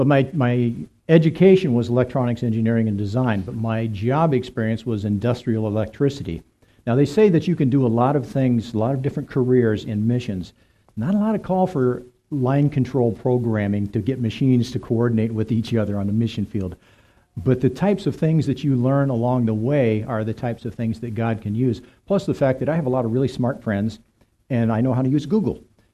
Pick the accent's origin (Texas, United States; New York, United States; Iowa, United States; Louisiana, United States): Iowa, United States; I was raised in Iowa. I'm not sure how much I grew up.